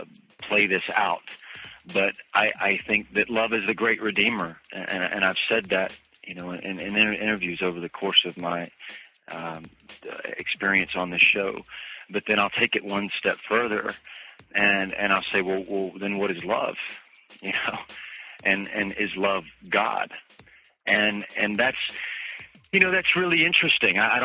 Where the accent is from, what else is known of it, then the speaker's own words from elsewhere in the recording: the South, United States; And that's not my experience, kind of growing up in the South.